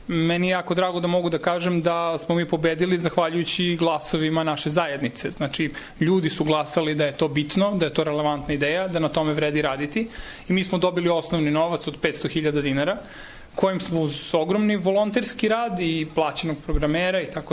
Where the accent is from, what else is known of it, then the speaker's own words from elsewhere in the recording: Niš, Southern and Eastern Serbia, Serbia; kad te neko pita odakle si, pa ti kažeš ja sam iz Niša